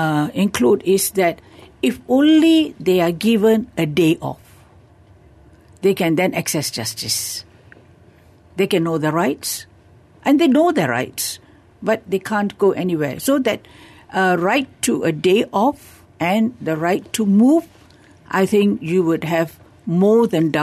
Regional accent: Malaysia; But it's all about, I think, how do we, as a person, as a Malaysian, that I want to do something that is right, that is good.

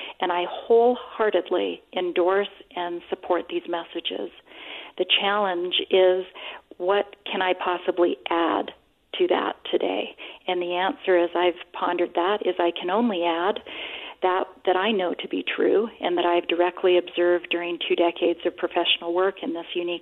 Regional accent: Canada; now in United States; I'm originally from Canada and did clinical work in Canada and then came to the States for my graduate work.

